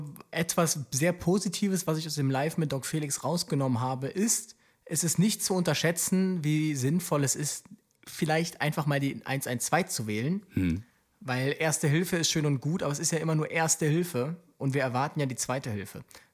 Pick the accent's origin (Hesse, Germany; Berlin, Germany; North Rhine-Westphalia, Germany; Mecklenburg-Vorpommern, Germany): North Rhine-Westphalia, Germany; Aachen